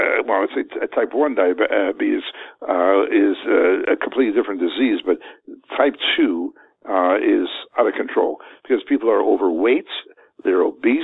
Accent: Canada; as I say, I was brought up in Canada, in the middle of the country. It gets pretty nippy there in the winter.

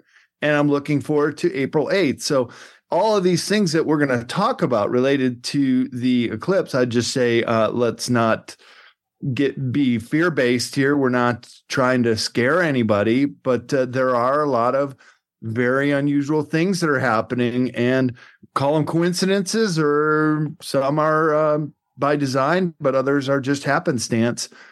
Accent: Chicago, Illinois, United States; I remember as a kid, Mel, when I grew up in the Chicago area

